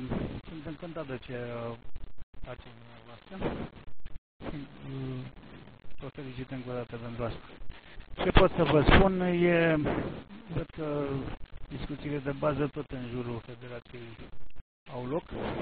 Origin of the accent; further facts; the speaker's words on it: Romania; Dar noi suntem români, dacă se poate să plătim.